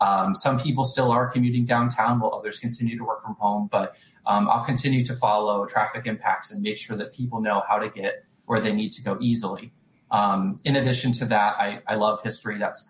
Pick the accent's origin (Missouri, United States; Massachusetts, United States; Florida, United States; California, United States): Missouri, United States; St. Louis; now in Indianapolis, United States; I'm not originally from Indiana. I grew up in the St. Louis area.